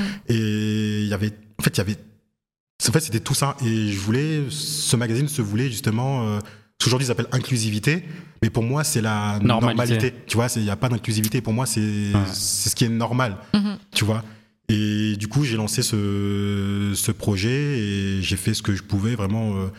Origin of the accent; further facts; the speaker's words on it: Fontenay-aux-Roses, Île-de-France, France; qui vient aussi de Fontenay-aux-Roses, en fait, on vient tous de Fontenay.